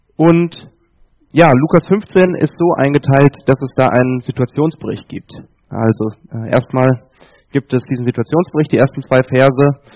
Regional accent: Erbach, Hesse, Germany; born there; Bin 26 Jahre alt, komme gebürtig aus Erbach im Odenwald, also aus Südhessen.

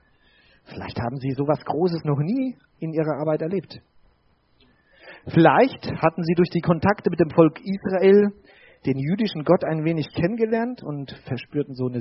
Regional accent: Bavaria, Germany; Also ich komme aus dem Spessart, ja. Also da sagen sich wirklich Fuchs und Hase gute Nacht, ja.

